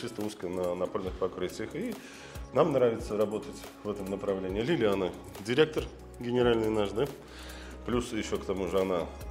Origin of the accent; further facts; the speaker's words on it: Balakovo, Saratov Oblast, Russia; Балакова, Саратовская область. Часто путают очень наш город. Мы говорим, мы из Балакова. Нам говорят, Балагоя? Я говорю, нет, не Балагоя, это Балакова. Небольшой город, 200 тысяч жителей